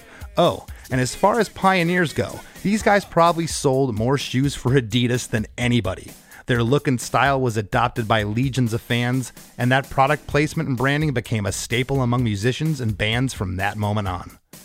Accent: Florida, United States; I grew up about 100 miles south of Tampa.

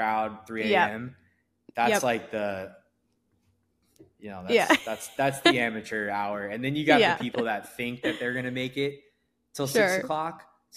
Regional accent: Florida, United States; now in Miami, United States; So, I think like, you know, we all were from Florida. So South Florida really just made sense. Like I was not from South Florida, so I had to make the move down here.

